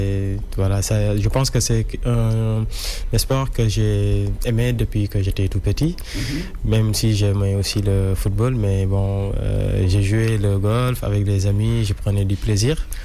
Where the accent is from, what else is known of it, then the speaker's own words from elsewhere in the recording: Senegal; Oui, tout à fait. Je suis Sénégalais.